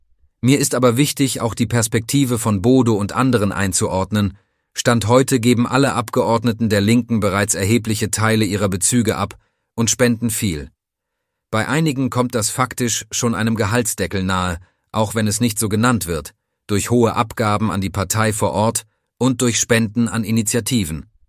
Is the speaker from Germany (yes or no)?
yes; Waiblingen, Baden-Württemberg, Germany; dass ich jetzt in meiner Heimatstadt Waiblingen ein ganz konkretes Beispiel hatte